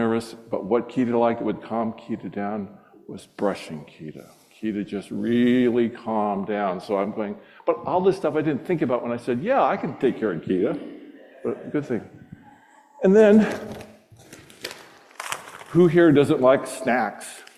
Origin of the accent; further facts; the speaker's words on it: Hawaii, United States; And it's a native Hawaiian name because I'm from Hawaii originally.